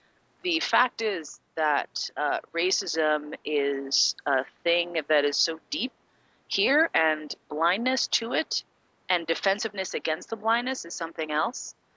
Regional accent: New York, United States; I will say I'm a Northerner growing up in New York.

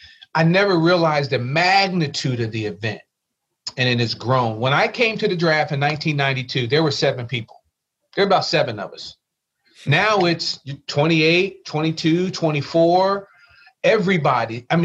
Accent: Trenton, New Jersey, United States; growing up in Trenton, New Jersey, I was like the only kid that was a Pittsburgh Steelers fan living in Eagle Country.

